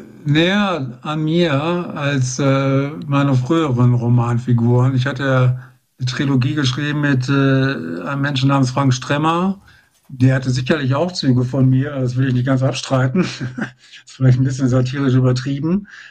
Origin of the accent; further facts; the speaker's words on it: Bielefeld, North Rhine-Westphalia, Germany; moved away; dass ich da ich ja jetzt schon sehr, sehr lange nicht mehr in Bielefeld wohne, aber das natürlich meine Heimatstadt ist und ich da geboren bin